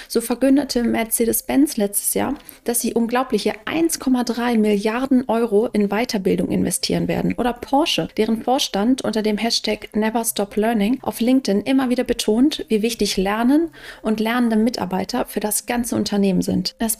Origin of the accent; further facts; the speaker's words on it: Rhineland, Germany; now in Hamburg, Germany; dein Podcast-Host. Ich komme aus dem Rheinland, ich wohne in Hamburg